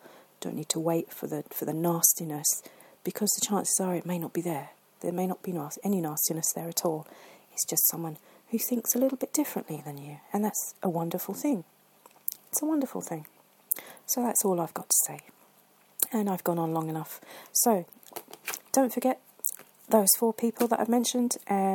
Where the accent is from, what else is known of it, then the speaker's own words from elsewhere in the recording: England, United Kingdom; Even I'm English, and I'm new to Pop-Tarts